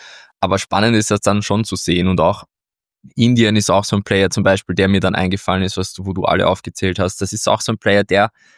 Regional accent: Austria; Ich sehe es ja auch vor allem als für uns als Europäer oder als Österreicher

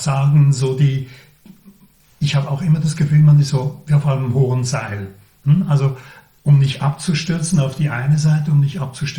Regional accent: Laufenburg, Aargau, Switzerland; Ich bin in Laufenburg aufgewachsen und kenne also die mindere wie die mehrere Stadt.

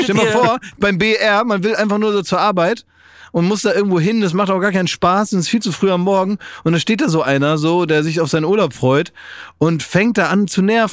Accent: Berlin, Germany

